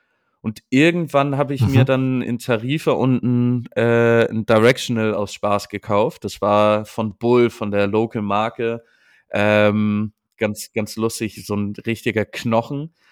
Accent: Hamburg, Germany; ich komme aus Hamburg

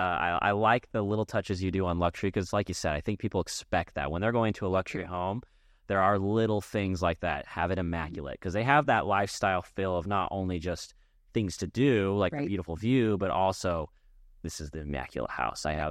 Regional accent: Payson, Utah, United States; I'm from Payson, Utah

